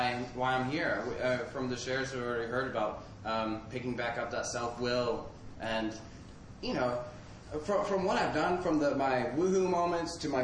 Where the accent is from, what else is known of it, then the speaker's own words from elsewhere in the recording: Utrecht, Netherlands; I'm an alcoholic from Utrecht, the Netherlands.